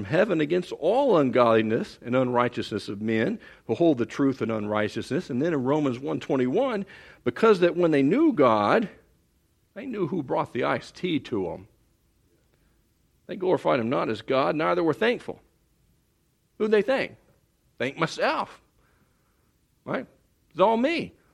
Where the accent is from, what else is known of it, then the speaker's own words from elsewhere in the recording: Texas, United States; Again, we're from Texas.